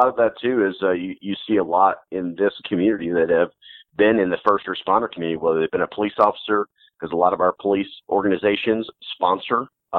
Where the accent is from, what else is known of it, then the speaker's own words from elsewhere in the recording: Missouri, United States; because, you know, we're from Missouri and things like that.